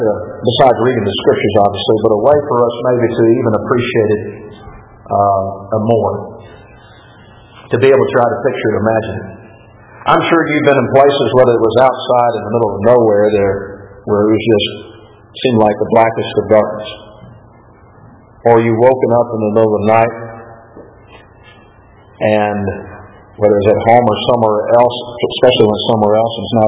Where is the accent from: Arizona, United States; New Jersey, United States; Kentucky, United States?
Kentucky, United States; Bowling Green; a place not too far from where I grew up in Bowling Green, Kentucky, Mammoth Cave.